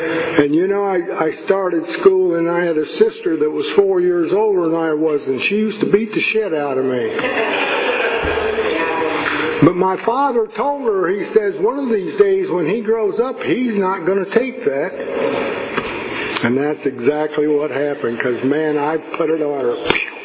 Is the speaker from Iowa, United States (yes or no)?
yes; Urbandale, Iowa, United States; I was born in Iowa, and I come to live in Urbandale, Iowa. And that's a suburb of Des Moines.